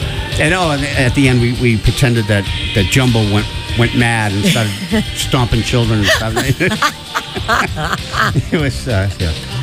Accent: Ireland; I'm Irish.

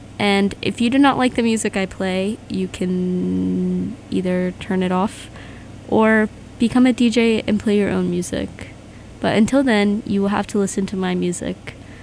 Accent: Mississippi, United States; now in Boston, United States; I'm from Mississippi, so I have literally no reason to be here

